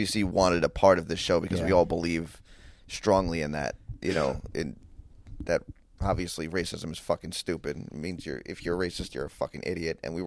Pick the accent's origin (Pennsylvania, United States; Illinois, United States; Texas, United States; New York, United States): New York, United States; Long Island is I'm from Long Island. I'm a native from eastern Long Island